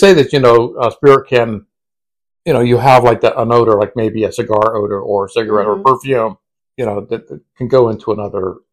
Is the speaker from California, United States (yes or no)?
no; Newton Falls, Ohio, United States; also born or lived in Warren, Ohio; So, since Angie is from my hometown of Newton Falls, Ohio, we are the city with...